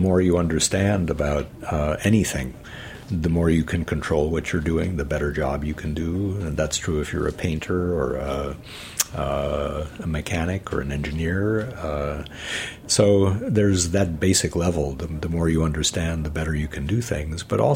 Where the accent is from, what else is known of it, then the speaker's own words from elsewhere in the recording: Midwest, United States; I grew up in the Midwest. We didn't really have much in the way of ethnic foods.